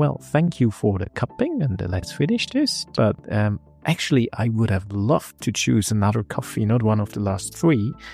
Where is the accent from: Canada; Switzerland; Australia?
Switzerland; I'm from Switzerland.